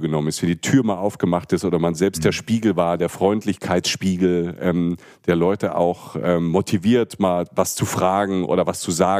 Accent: Albania; Und ja, wir sind Albaner und hinher.

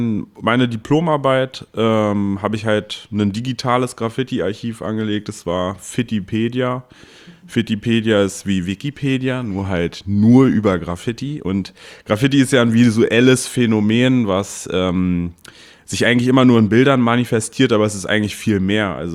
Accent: Berlin, Germany; bin ich auch selbstständig hier in Sachsen-Anhalt, manchmal auch in Berlin, wo ich herkomme.

